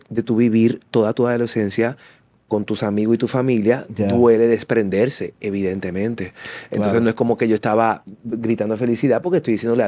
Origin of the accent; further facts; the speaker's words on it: Dominican Republic; Dominicana, donde hice todo mi high school, por eso también tengo raíces muy profundas allá. O sea, toda mi adolescencia la viví en Dominicana.